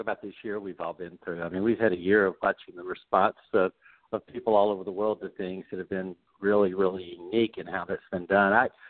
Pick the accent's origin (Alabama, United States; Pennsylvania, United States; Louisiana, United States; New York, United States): Louisiana, United States; You know, growing up in Louisiana, you know, when someone dies in New Orleans, we have a parade.